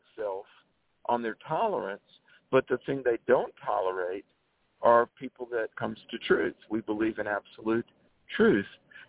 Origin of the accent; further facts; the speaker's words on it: Greensboro, North Carolina, United States; I'll never forget, in my hometown paper of Greensboro, North Carolina, there was a female Unitarian minister.